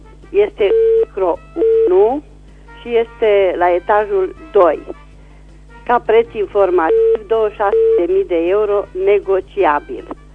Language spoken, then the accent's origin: Romanian; Reșița, Caraș-Severin, Romania; sunt din Reșița